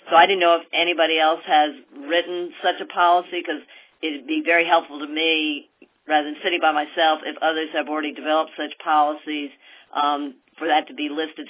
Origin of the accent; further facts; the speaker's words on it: North Carolina, United States; I'm from North Carolina, and that's a very big issue I'm getting from hospitals across the state.